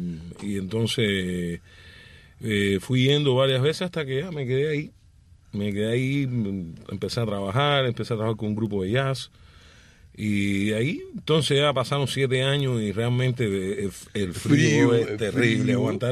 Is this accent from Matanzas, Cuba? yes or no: no; Havana, Cuba; born there; Yo nací en La Habana.